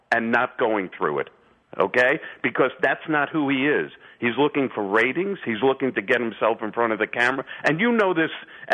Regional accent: Brooklyn, New York, United States; like you, I'm from Brooklyn originally, and I'm about the same age, and I guess we've both grown up in the city. And I've moved around the country and come back about 20-some-odd years ago.

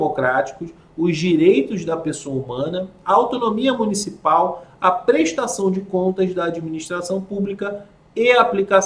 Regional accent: Rio de Janeiro, Brazil; Aquela época eu lembro, eu sou do Rio, estou no Rio

